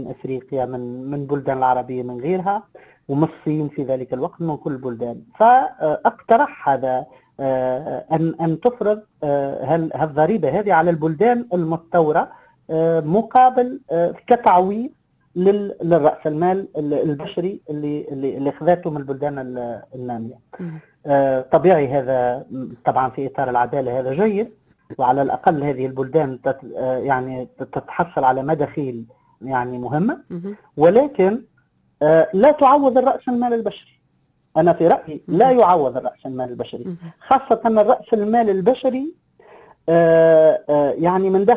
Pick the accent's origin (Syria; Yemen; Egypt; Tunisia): Tunisia; وهذا هو السياسة اللي جبنا حقيقة الغايدة عندنا في تونس، ومازال سياستنا تشجع نوعا ما عن الهجرة